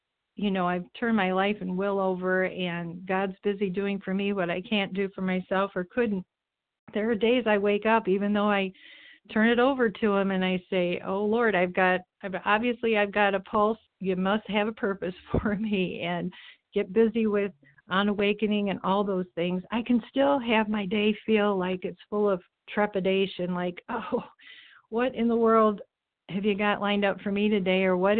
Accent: Oregon, Ohio, United States; I'm from Oregon, Ohio

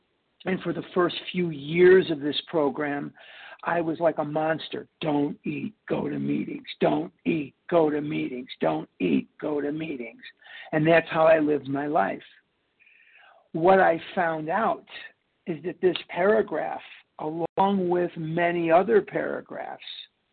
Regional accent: Scottsdale, Arizona, United States; now in Arlington Heights, United States; I'm from Scottsdale, Arizona, but I'm currently in Arlington Heights, Illinois, across from Poop Park.

